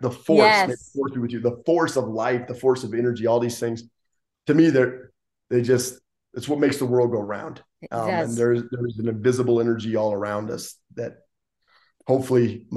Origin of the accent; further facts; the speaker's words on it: Gillette, Wyoming, United States; I'm from Gillette, Wyoming. Sundance, Wyoming is about 45 minutes away.